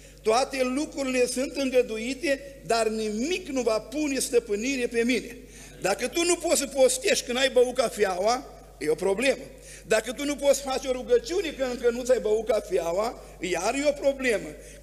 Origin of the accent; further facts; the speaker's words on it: Bucovina, Romania; eu vin dintr-o zonă binecuvântată, sunt bucovinean.